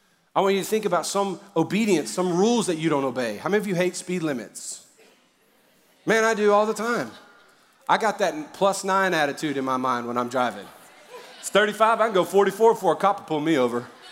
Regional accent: Louisiana, United States; Plus, I'm a Cajun, and Cajun chicken's better.

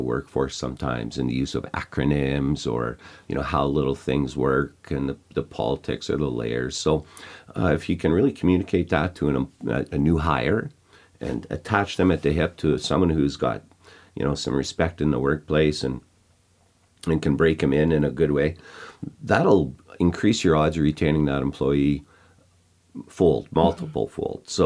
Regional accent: Canada; understanding more as a Canadian what happened.

